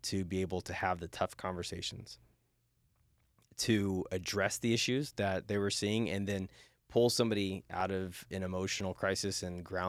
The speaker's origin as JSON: {"language": "English", "region": "Oklahoma", "country": "United States", "tie": "born or raised there", "moved": "as an adult", "said": "I was born and raised in Oklahoma, town about the size of a nickel, like 300 to 400 people in it."}